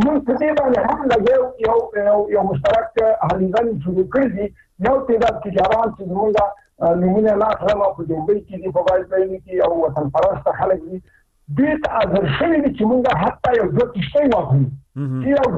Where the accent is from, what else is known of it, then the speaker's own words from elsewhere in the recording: Afghanistan; مونږ افغانان یو،